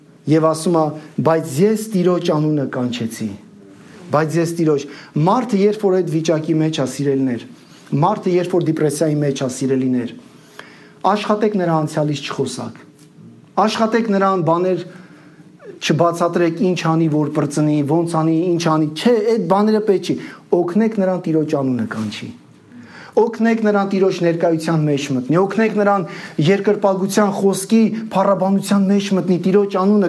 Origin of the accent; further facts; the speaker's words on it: Abovyan, Kotayk, Armenia; Ես իմ արմատներով Շամյանի ժողովրդին միացած եմ, սիրելիներ, Աբովյան եմ ծնվել ու մեծացել։